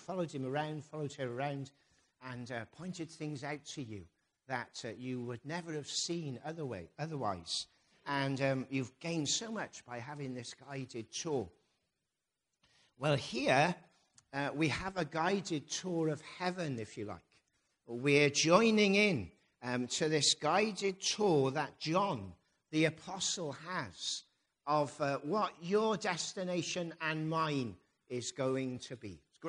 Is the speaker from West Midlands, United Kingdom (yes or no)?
no; Newport, Wales, United Kingdom; I grew up in Newport. Nearly every day, I walked past the Usk. I crossed the bridge, perhaps, or I walked past the castle and I looked at the River Usk.